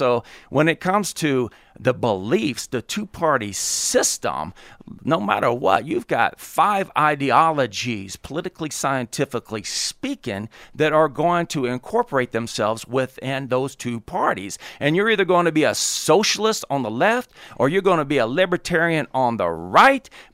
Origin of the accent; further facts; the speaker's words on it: the South, United States; Look, I'm from the South. The South lost.